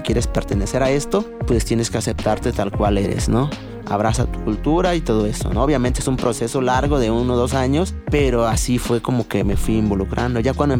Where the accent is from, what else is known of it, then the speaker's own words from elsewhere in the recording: Puebla, Mexico; first language Totonac; Spanish is a second language; lengua originaria que yo hablo, que es el tutunacu, pues fue mi primer lengua. Fue lo primero que aprendí de mi madre.